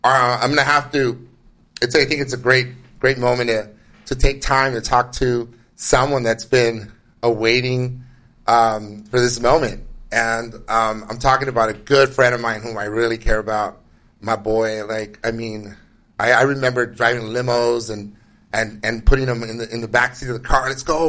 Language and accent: English; Los Angeles, California, United States; I grew up in Lincoln Heights, so yeah, I went to a lot of Dodger games too.